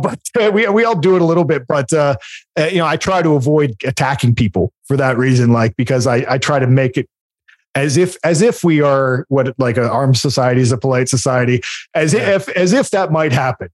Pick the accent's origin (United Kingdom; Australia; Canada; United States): United States; Portland, Oregon; And, I moved from Portland. I was outside of Portland. I lived in Oregon for years